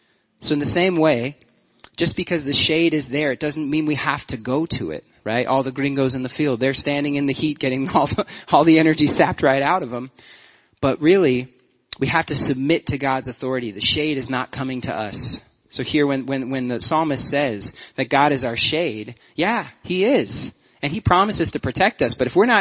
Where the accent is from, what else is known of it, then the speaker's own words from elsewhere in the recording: Washington, United States; Because, you know, we're from Washington, and we don't know any better.